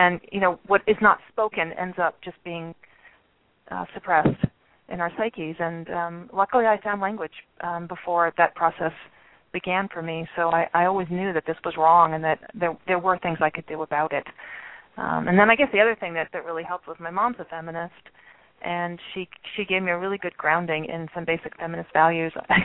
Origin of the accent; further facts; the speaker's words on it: Philadelphia, Pennsylvania, United States; I grew up in Philadelphia, and we would drive up to see my grandmother in Connecticut